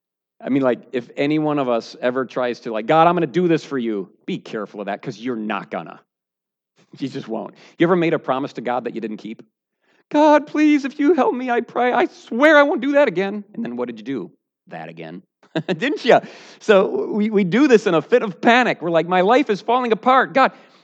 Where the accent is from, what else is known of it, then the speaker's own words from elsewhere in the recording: United States; And I know I shouldn't say that because I'm American.